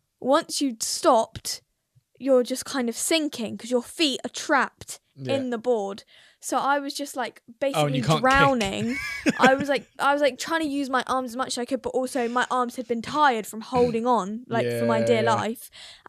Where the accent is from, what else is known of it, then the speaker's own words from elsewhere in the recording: England, United Kingdom; well, sorry, I'm English.